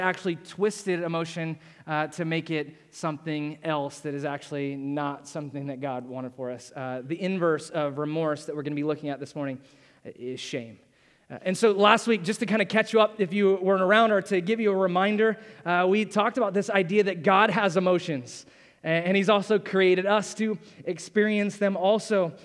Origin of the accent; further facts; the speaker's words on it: Ohio, United States; I'm from Ohio, and so there's lots of fields and cornfields